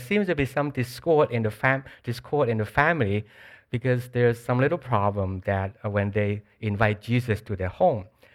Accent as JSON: {"language": "English", "country": "Hong Kong", "tie": "born or raised there", "said": "I was born in Hong Kong and was actually also raised in Hong Kong."}